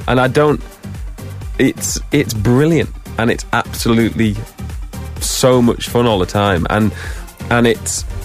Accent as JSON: {"language": "English", "region": "Yorkshire and the Humber", "country": "United Kingdom", "tie": "born or raised there", "said": "I grew up in Yorkshire in the middle of nowhere. Like, there was nothing around at all."}